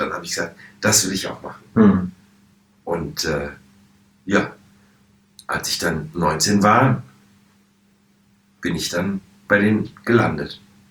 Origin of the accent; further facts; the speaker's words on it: Hanover, Lower Saxony, Germany; in einer freien Theatergruppe auf dem Lande, nee, Hannover, wo ich groß geworden bin.